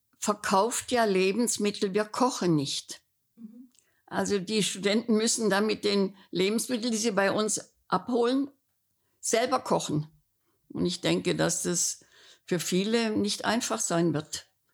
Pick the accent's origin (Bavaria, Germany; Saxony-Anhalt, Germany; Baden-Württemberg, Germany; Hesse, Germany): Baden-Württemberg, Germany; Konstanz; born there; Ich komme aus Konstanz, ist meine Geburtsstadt